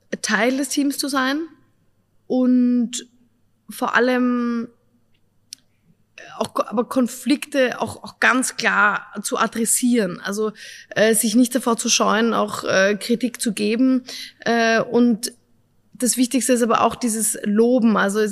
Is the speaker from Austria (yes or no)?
yes; Upper Austria, Austria; Ich freue mich, in der Heimat zu sein. Ich bin Oberösterreicherin. Mein Vater kommt nämlich aus Kallham, Neumarkt.